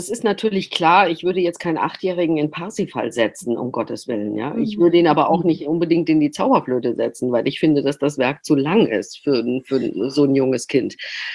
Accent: Freiburg, Baden-Württemberg, Germany; In meiner Heimatstadt Freiburg

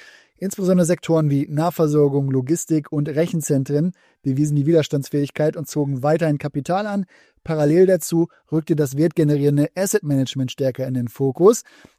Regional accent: Hamburg, Germany

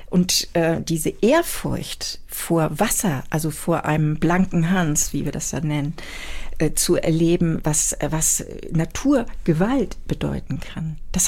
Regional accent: Büsum, Schleswig-Holstein, Germany; Ja, wir sind in Büsum zur Schule gegangen

